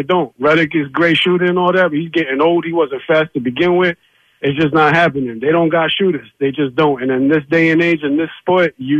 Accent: New York City, New York, United States; born there; So I was born in New York City, but I've lived a lot of places. My mom moved us a lot of places.

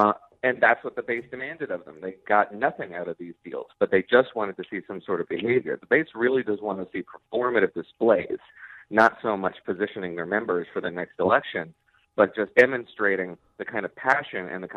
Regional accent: New Jersey, United States; I grew up in New Jersey, born and raised, and followed his career.

